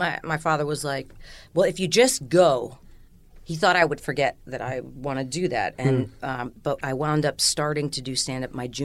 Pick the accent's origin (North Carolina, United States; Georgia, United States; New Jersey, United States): New Jersey, United States; also born or lived in Houston, Texas; For the most part. A little bit in Houston, but mostly New Jersey, and my parents are from the Bronx.